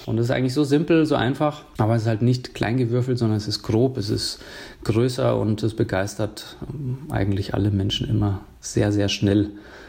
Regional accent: Bavaria, Germany; bei uns in Bayern sagt man Kartoffikäs.

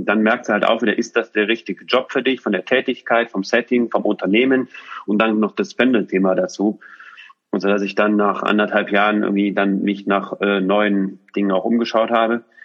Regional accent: Düsseldorf, North Rhine-Westphalia, Germany; also born or lived in Switzerland; Und dann kam aus der Schweiz der Gedanke, wir ziehen nach Düsseldorf. Das heißt, meine Heimat, ich hatte nie mehr daran gedacht, dass es nochmal Wirklichkeit wird, nochmal in meine Heimat zurückzuziehen.

